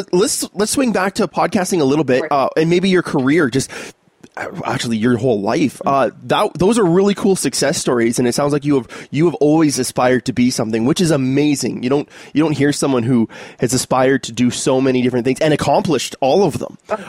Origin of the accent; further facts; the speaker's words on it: Canada; I'm Canadian. So when you say hockey, you're talking my language.